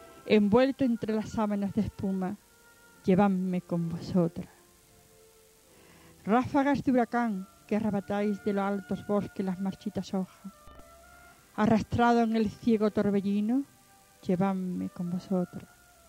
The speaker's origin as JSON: {"language": "Spanish", "town": "Algeciras", "region": "Andalusia", "country": "Spain", "said": "Sí, ya ves. Yo soy gaditana de pura cepa."}